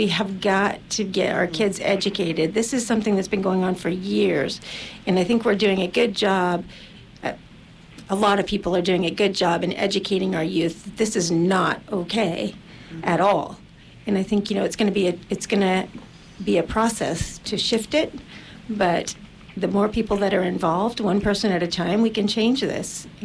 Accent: Eureka, United States; You know, when I grew up here in Eureka, when I grew up, I went to a homogeneous Washington elementary.

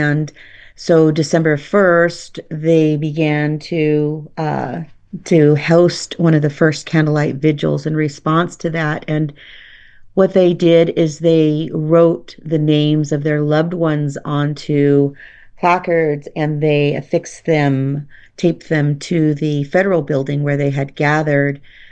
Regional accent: Shafter, California, United States; And, you know, we grew up in Shafter and graduated from Shafter High.

